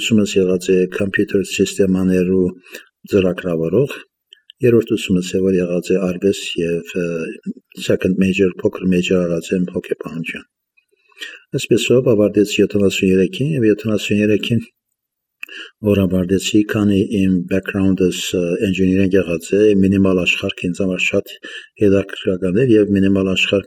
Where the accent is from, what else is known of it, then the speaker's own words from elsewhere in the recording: Aleppo, Aleppo Governorate, Syria; Հալեբ ծնված եմ եւ ընտանիքս … մամաս, բաբաս մեկ տարեկանեն Ուրֆայից փախած իր մամային հետ եւ հաստատված են Հալեբ եւ ամբողջ իր յանքը եղած է Հալեբում։